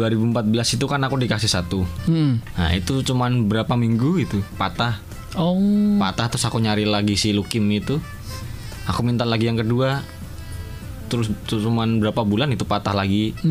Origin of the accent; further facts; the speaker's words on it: Semarang, Central Java, Indonesia; born there; Saya numpang lahir di Semarang.